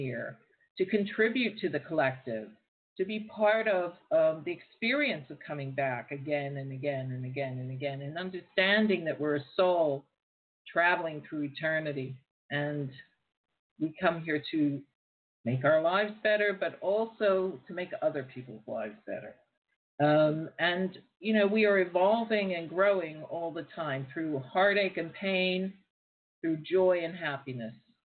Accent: United States; now in London, United Kingdom; Being an American myself, I'm very proud to be an American. I'm not so sure about the politics these days, but I'll always be proud to be an American. And I live in London

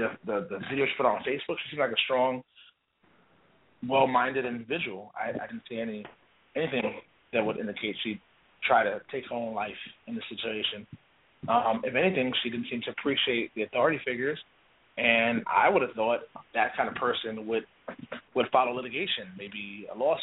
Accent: New York, United States; I'm from New York originally.

